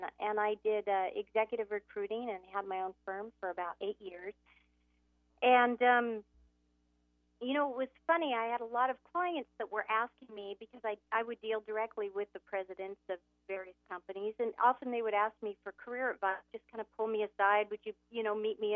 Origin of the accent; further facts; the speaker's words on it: Carmel, California, United States; Well, I grew up just a little bit north of you in Carmel, California, Carmel. And beautiful place.